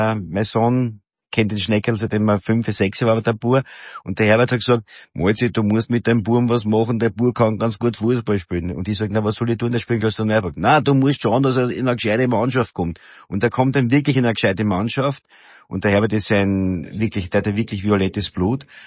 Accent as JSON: {"language": "German", "region": "Styria", "country": "Austria", "said": "Und ich bin ein Steirer, kann ich da sagen."}